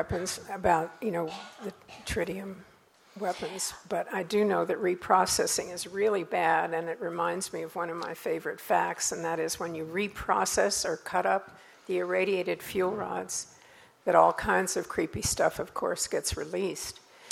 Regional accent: St. Louis, Missouri, United States; I'm from St. Louis.

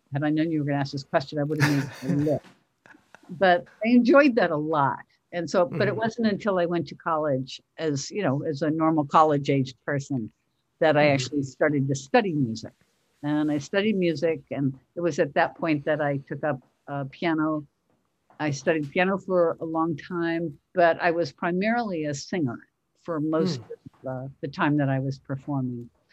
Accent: San Francisco, California, United States; I was born in San Francisco, which is where I grew up. I'm one of many, many children.

